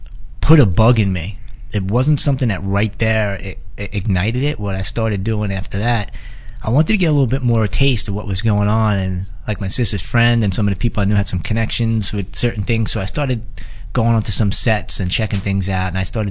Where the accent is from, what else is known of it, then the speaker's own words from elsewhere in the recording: New York, United States; accent: New York; I'm straight out of New York at the time, and my accent was a little more than it is now, and I had the whole New York vibe going.